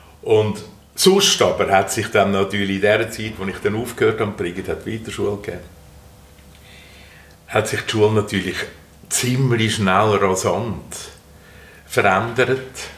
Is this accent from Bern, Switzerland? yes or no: no; Zürich, Zurich, Switzerland; ich bin in Albisrieden aufgewachsen, Stadt, ja, Zürich